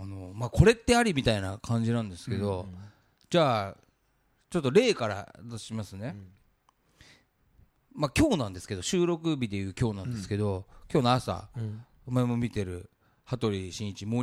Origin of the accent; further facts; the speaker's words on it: Fukuoka, Japan; 私は福岡出身なんですけど、